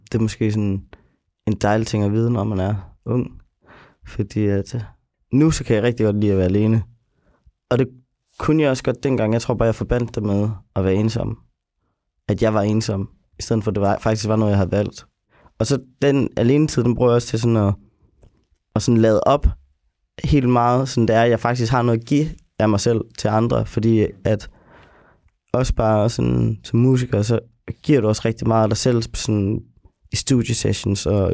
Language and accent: Danish; Vodskov, North Jutland, Denmark; Jeg er opvokset i Vodskov.